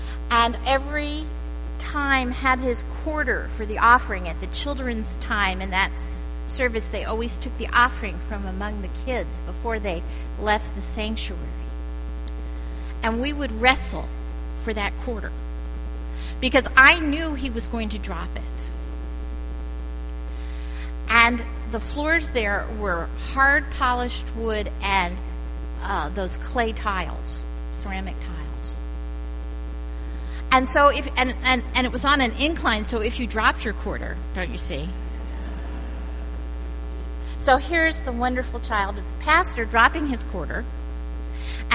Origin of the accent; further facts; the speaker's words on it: Philadelphia, Pennsylvania, United States; I grew up in Philadelphia. The associate conductor of the Philadelphia Orchestra lived in my town.